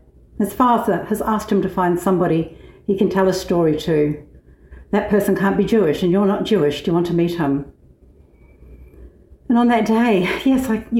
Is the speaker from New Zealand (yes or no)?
yes; New Zealand; It's set in New Zealand. I'm a Kiwi, so maybe there's an element of relating to the time and place